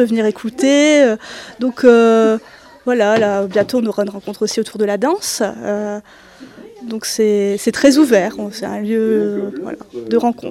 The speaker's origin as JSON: {"language": "French", "town": "Bucquoy", "region": "Hauts-de-France", "country": "France", "tie": "born or raised there", "said": "Alors moi je suis originaire de Bucquoy"}